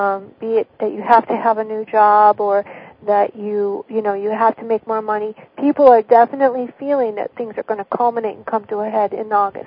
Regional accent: Florida, United States; You know, I'm from Florida. I live in Florida.

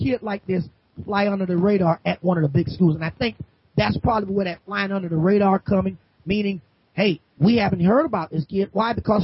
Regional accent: Fort Lauderdale, Florida, United States; And I understand, yes, I'm from Fort Lauderdale, but I do all my lovely business in the Cowboys Arena.

